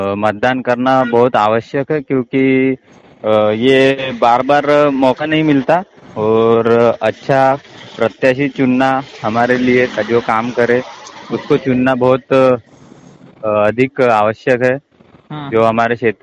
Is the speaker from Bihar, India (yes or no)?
no; Sausar, Madhya Pradesh, India; Sir मैं सौशर क्षेत्र का रहने वाला हूँ।